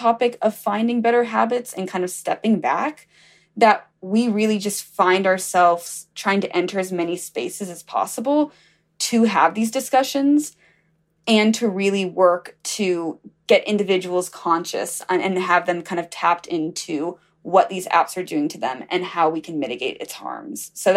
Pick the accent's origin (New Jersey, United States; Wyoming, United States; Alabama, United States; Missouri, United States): Alabama, United States; And I thought, you know, I'm going to be so lucky to get to Mississippi. I'm from Alabama.